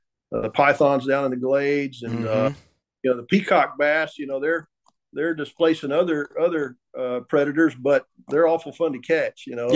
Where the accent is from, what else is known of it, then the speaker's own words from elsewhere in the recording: the South, United States; And I'm from the South.